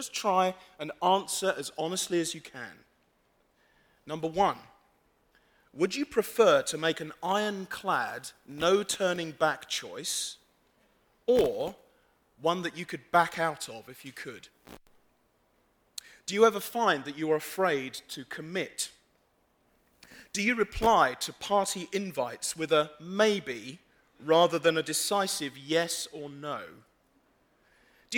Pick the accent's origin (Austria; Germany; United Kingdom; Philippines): United Kingdom; England; now in United States; As an Englishman, one of the greatest challenges I've had since coming to the United States is dealing with automated call centers.